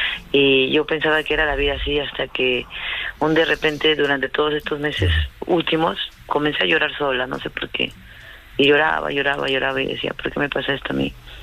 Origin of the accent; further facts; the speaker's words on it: Peru; now in Spain; cuando llegué por aquí, a España, porque yo soy de Perú